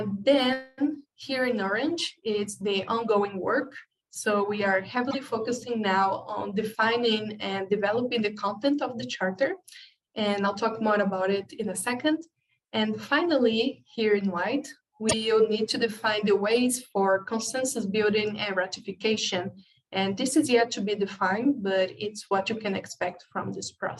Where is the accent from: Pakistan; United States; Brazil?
Brazil; English is a second language; I'm from Brazil.